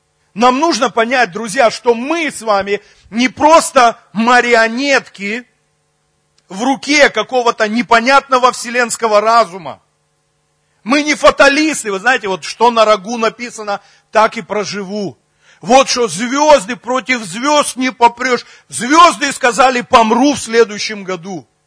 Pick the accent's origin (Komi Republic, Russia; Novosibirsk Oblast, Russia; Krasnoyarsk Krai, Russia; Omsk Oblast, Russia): Komi Republic, Russia; Vorkuta; born there; А я в Воркуте, на Южном, никому не нужном. Это хуже Усть-Кулома.